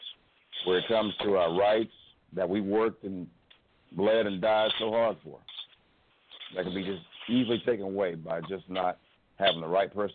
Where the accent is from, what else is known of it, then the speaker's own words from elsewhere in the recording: Cleveland, Ohio, United States; I am locally from Cleveland, and I'm running for the highest office in the land in 2020.